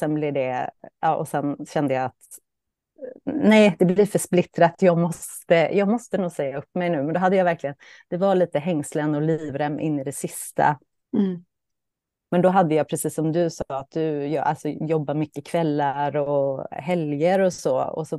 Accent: Östergötland, Sweden; also born or lived in Gothenburg; now in Kungsbacka, Sweden; jag är ju östgöte från början, det glömde jag säga också. Men jag har bott i Göteborg och nu då Kungsbacka i över 20 år.

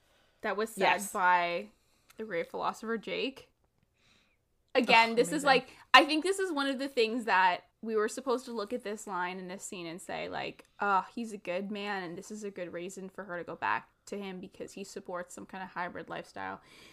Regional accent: Canada; we're both Canadian.

